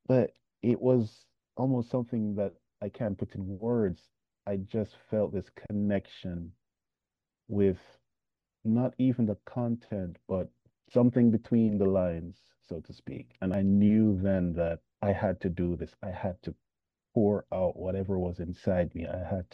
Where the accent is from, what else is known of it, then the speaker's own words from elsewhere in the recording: Montego Bay, Saint James, Jamaica; now in Hiroshima, Japan; it's how hard real change is for us boys growing up in Montego Bay.